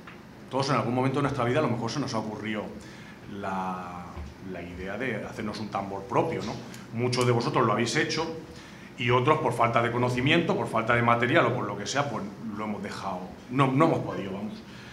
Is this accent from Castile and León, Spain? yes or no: no; Tobarra, Castilla-La Mancha, Spain; Somos de Tobarra, la cuna del tambor.